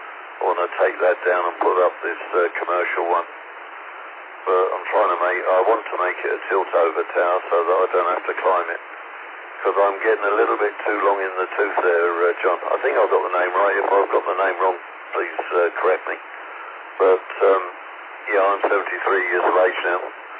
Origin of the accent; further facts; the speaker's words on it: South East England, United Kingdom; moved away as an adult; now in Canada; I am Canadian, but not Canadian, originated out of England, southeast corner, Kent, and emigrated here 15 years ago.